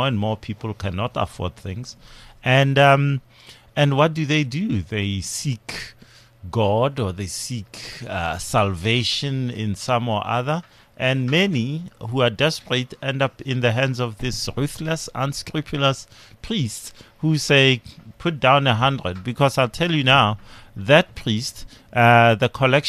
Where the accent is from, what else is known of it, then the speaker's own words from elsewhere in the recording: Limpopo, South Africa; I'm from Limpopo originally.